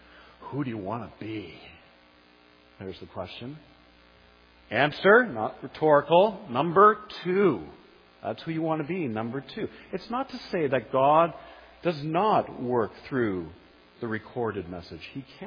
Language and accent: English; Canada; This goes against the grain. Even if we are Canadian and somewhat by nature communal.